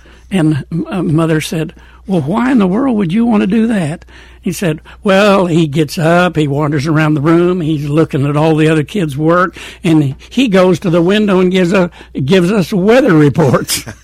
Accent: Ireland; And then, you know, I'm Irish.

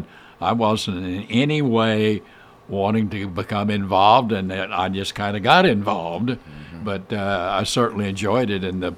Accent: Oklahoma, United States; accent: Oklahoman; You sound like an Oklahoman. And I said, well, what the hell? I was born and raised in Oklahoma. Should I sound like I'm from Oklahoma?

